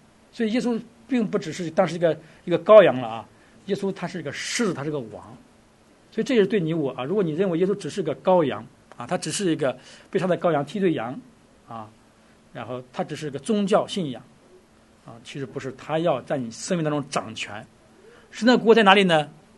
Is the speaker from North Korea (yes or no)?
no; China; 我们作为中国人啊，当然我们有中国的这个民族